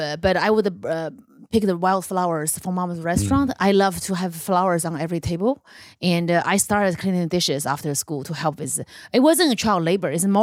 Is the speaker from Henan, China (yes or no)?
yes; Lingzhou, Henan, China; English is a second language; And I grew up in Lingzhou, the city of Lingzhou. It is the tiny little mountain city